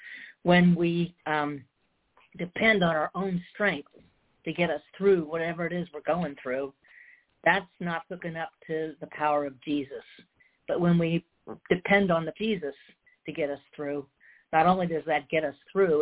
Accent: California, United States; I'm from California, and, we're the crazy state, regard to politics.

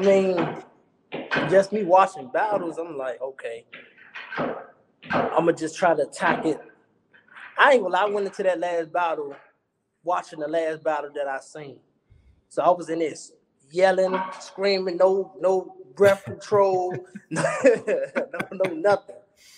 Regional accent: Washington, District of Columbia, United States; I'm from DC.

